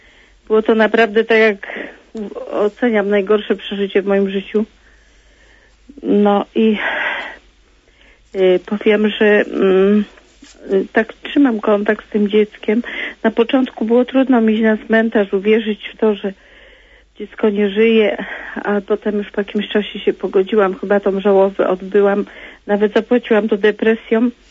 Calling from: Silesian Voivodeship, Poland; dzwonię z Zagłębia.

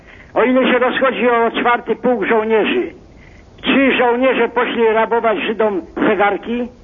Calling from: Kielce, Świętokrzyskie Voivodeship, Poland; Ja jestem z Kielc.

